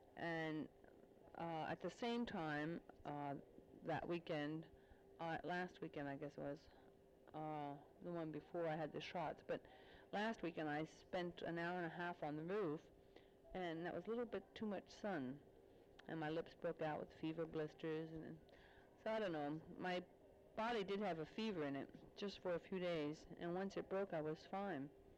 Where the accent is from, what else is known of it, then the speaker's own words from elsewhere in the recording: United States; everybody kind of gapes at you because you're an American to begin with. But being an American female is something else again, because there's so few over right in this area.